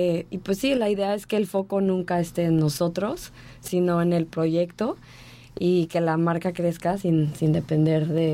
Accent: Guadalajara, Jalisco, Mexico; Nosotros no somos locales, venimos de Guadalajara.

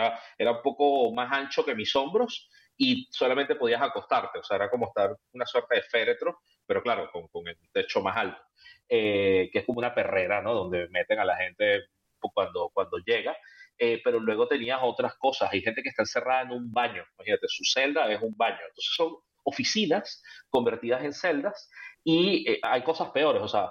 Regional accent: Venezuela; also born or lived in Spain; soy venezolano y español. Mi familia materna llegó a Venezuela como en el 79 y se volvieron a ir todos a partir del 94, 95. Ya mi madre se fue en 2010.

